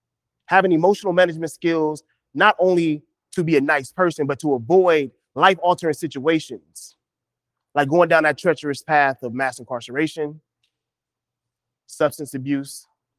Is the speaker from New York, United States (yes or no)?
no; Inglewood, California, United States; See, I grew up right here in Inglewood.